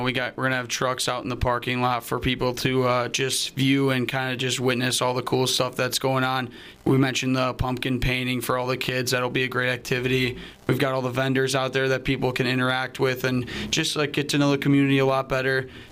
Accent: Stevens Point, Wisconsin, United States; I'm originally from Stevens Point, Wisconsin.

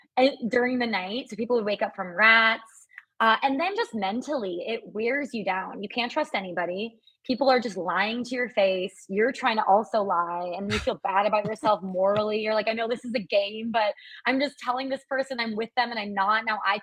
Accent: Wisconsin, United States; which I actually credit to growing up in Wisconsin because you play so many yard games.

